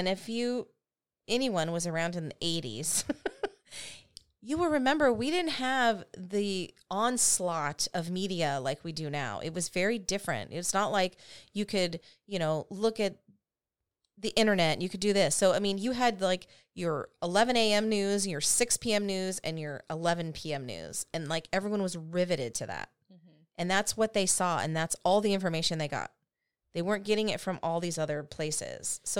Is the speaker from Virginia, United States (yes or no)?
no; Texas, United States; born there; I was born in Texas, so I am a Texan. Relax. We're not making fun of you. I love Texas.